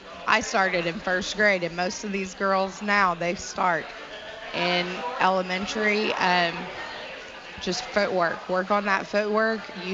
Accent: Woodward, Oklahoma, United States; This is my seventh year at Woodward. I'm from Woodward. Graduated 2005

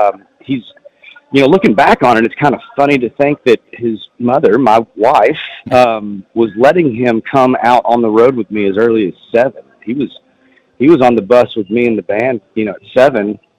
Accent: Texas, United States; I am from Texas, but my mother's whole side is from Oklahoma, and we, you know, so close enough.

